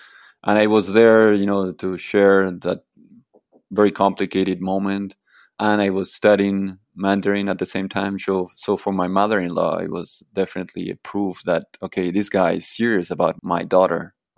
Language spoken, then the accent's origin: English; Argentina; now in Beijing, China; I'm from Argentina and I'm here now in Beijing and I'm speaking Chinese and they are understanding me